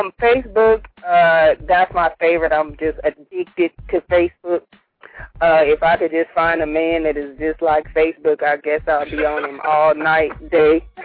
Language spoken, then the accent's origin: English; Sacramento, California, United States; now in Los Angeles, United States; Well, I moved to LA from Sacramento to write.